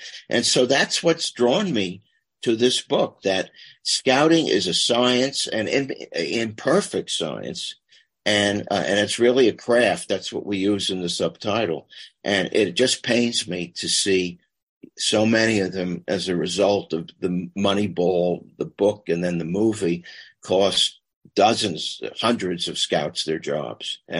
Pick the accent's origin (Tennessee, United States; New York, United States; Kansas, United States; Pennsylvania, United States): New York, United States; And so another part of my book, because I'm a New Yorker